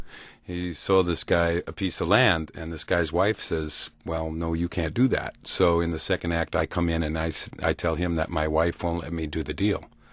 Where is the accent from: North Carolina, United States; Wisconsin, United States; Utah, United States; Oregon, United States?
Wisconsin, United States; Lodi; we worked with a producer from my hometown, Madison, Wisconsin. Actually, I'm from Lodi, but … lives in Madison